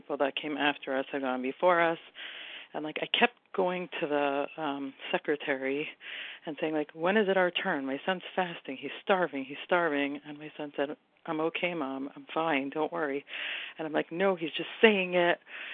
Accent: Toronto, Ontario, Canada; I'm from Toronto, Canada.

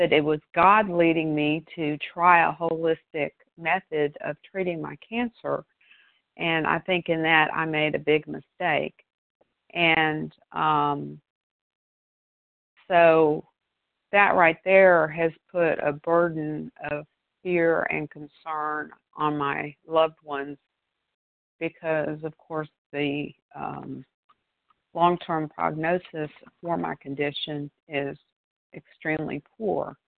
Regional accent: Florida, United States; I am from Florida.

